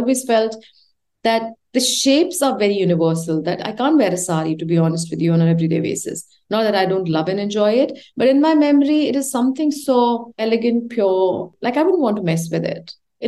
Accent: India; I said, I'm this designer from India and I'd like to show you my collection.

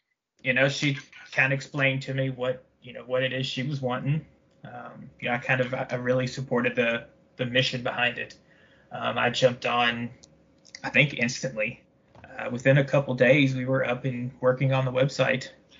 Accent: Louisville, Kentucky, United States; I'm from Louisville here in Kentucky.

